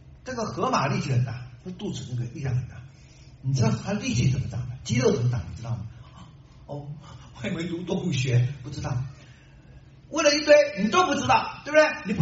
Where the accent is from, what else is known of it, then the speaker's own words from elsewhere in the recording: Taiwan; 我从小在台湾读书